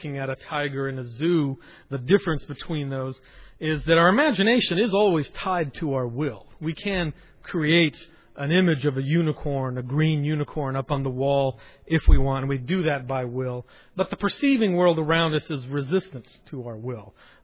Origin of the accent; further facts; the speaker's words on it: United States; And being an American, it's hard for me to engage